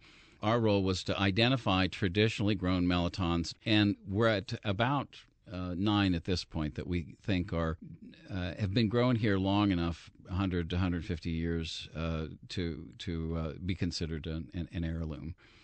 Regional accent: Kansas, United States; I was from Kansas 30 years ago.

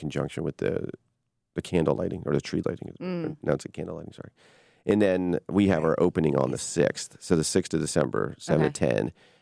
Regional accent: Martins Creek, Pennsylvania, United States; also born or lived in Easton; And I grew up in Martins Creek, a town that didn't really...

